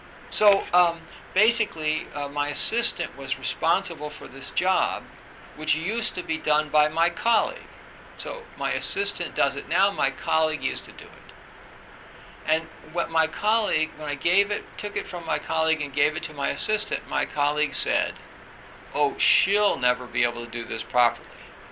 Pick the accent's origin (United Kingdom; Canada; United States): United Kingdom; England; In my job, you know, in my other job, like as an English person, you know